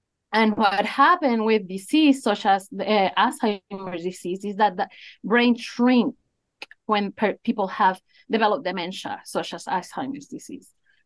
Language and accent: English; Puerto Rico; I am Puerto Rican, so I grew up in Puerto Rico. I did my studies there in biology